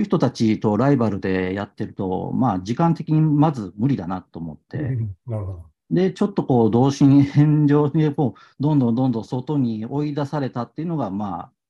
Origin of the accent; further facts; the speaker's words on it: Kansai, Japan; まあ、もちろん関西出身なので、関西の地元の方で買いたいなっていうところで